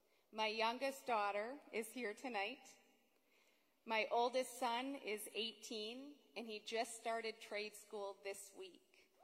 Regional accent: Cameron, Wisconsin, United States; I'm from Cameron, Wisconsin.

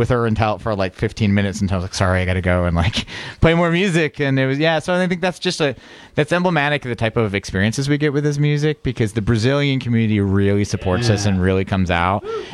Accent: Iowa, United States; I'm from Iowa, like this isn't my birth culture

